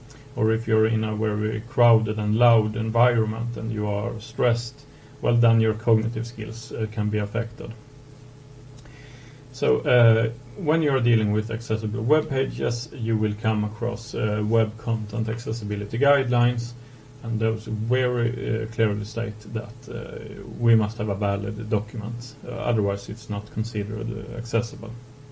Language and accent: English; Sweden; I'm from Sweden and I work as a senior full stack developer.